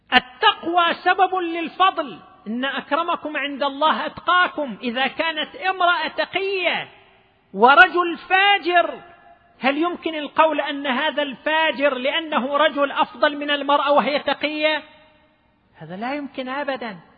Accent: Dammam, Eastern Province, Saudi Arabia; وحصل عندنا في الدمام

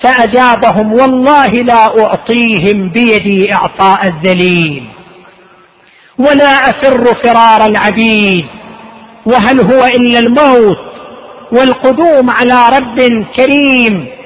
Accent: Qatif, Eastern Province, Saudi Arabia; عندنا في القطيف

